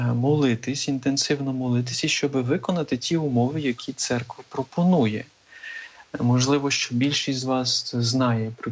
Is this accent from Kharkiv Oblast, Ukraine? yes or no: no; Zakarpattia Oblast, Ukraine; І в нас на Закарпатті, наприклад, звідки я родом